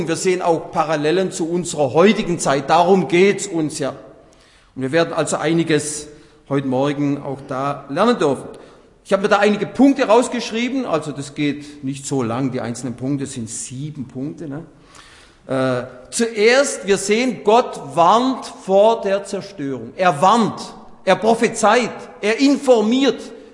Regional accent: Baden-Württemberg, Germany; Hohenlohe, das ist meine Heimat zwischen Stuttgart und Nürnberg

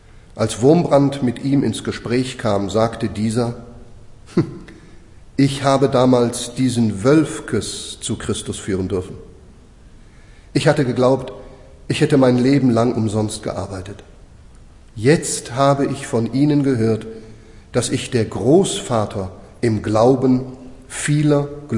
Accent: Northern Germany, Germany; Meine Frau und ich, wir kommen aus Norddeutschland.

